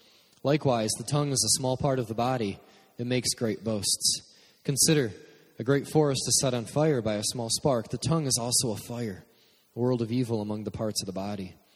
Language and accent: English; Michigan, United States; We're from Michigan. It's kind of a thing that they do here, but it doesn't make it all right.